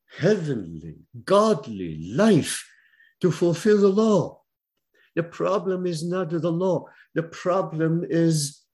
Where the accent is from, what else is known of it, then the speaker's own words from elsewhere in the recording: Philippines; I grew up in the Philippines, okay?